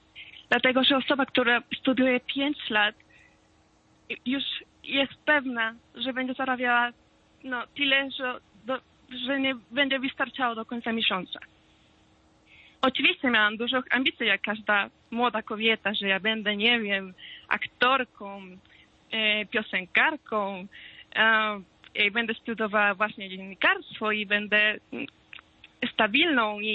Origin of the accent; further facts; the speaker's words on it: Venezuela; Polish is a second language; now in Poland; jak zawsze mówię tutaj, że jestem z Wenezueli